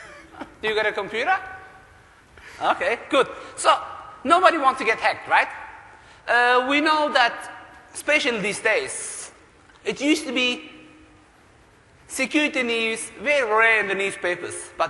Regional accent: Australia; So I'm from Australia.

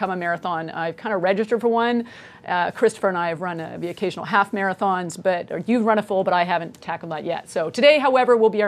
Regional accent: Ottawa, Ontario, Canada; I am from Ottawa, Canada

